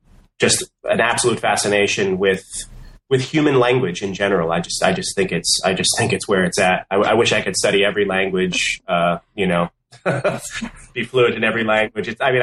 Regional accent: East Coast, United States; And I grew up in the East Coast, and I went to a very small school that offered two living languages and two classical languages. So I studied French and Latin

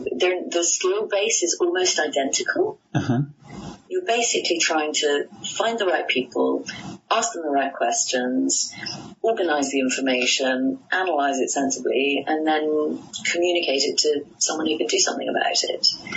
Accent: Cincinnati, Ohio, United States; born there; Given my accent, you'll probably be slightly surprised to know that I occasionally confess to having been born in Cincinnati, Ohio.

